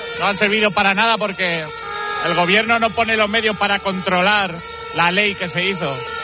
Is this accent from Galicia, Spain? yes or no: no; Villarrobledo, Castilla-La Mancha, Spain; Pues yo soy autónomo y soy de Villarrobledo, de Albacete.